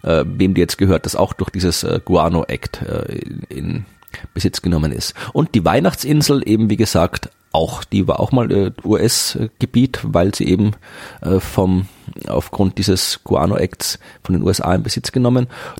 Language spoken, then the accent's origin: German; Austria; Ich als Österreicher muss ich dann, kann ich nicht anders als hier